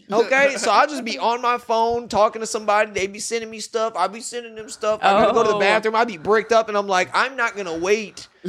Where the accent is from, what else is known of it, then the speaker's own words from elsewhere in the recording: Tampa, Florida, United States; I'm from Tampa. I like grungy.